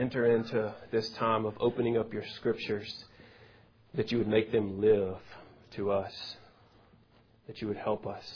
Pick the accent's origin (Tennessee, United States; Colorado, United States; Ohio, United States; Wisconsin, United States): Tennessee, United States; I had never been outside of the Mid-South where I grew up there in West Tennessee very much.